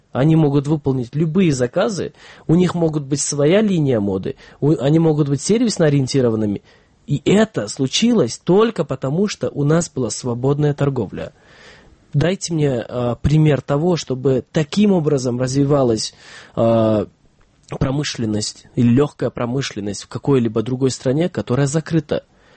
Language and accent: Russian; Kyrgyzstan; Каждый раз, когда владельцы этих швейных предприятий слышали, что я из Кыргызстана